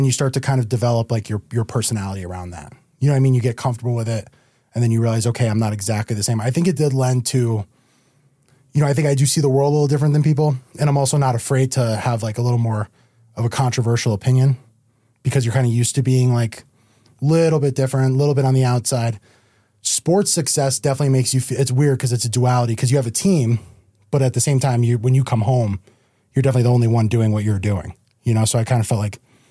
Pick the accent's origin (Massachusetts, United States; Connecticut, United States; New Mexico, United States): Connecticut, United States; Guilford; I did. I grew up in Guilford.